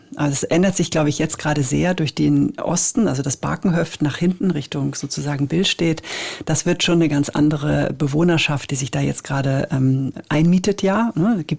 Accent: Switzerland; Also ich bin ja Schweizerin eben auch selber.

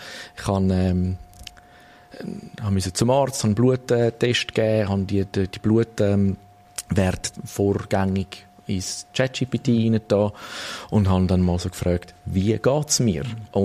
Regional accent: Switzerland

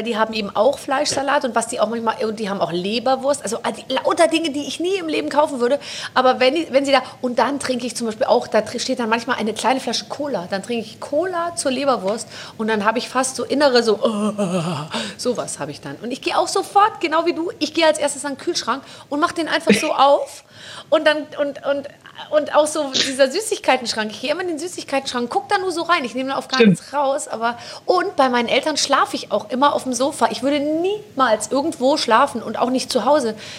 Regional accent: Bavaria, Germany; Ich bin im Vorort von München groß geworden, also so S-Bahn-Bereich, und wir waren voll auf München bezogen. Also ich war auch in München in der Schule

